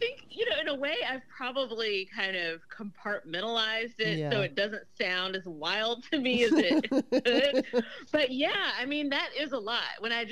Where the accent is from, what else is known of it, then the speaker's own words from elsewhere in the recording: Memphis, Tennessee, United States; And I think back to growing up in Memphis and just feeling like from an early age